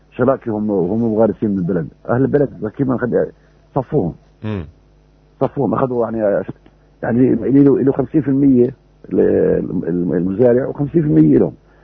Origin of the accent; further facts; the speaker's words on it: Palestine; يعني إيه إحنا فلسطينية ليش يسمونا فلسطينية؟ منسوبين لفلسطين.